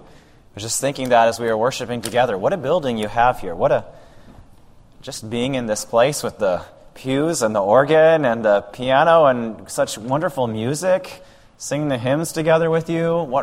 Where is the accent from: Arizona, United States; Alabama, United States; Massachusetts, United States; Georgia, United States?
Arizona, United States; Phoenix; I am from Phoenix, Arizona. And as Pastor Dan mentioned, my dad was a church planter there, planted a church in the late 1980s, just a couple of months before I was born.